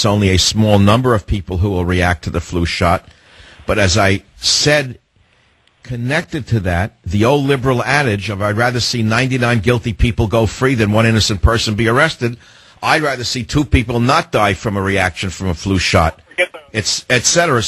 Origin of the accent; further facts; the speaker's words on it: Chicago, Illinois, United States; Chicago, my hometown.